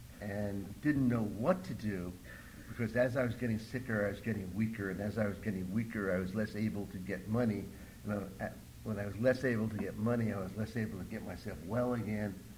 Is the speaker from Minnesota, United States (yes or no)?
no; New Jersey, United States; I said, "Well, I'm from New Jersey, and I need to get to New Jersey.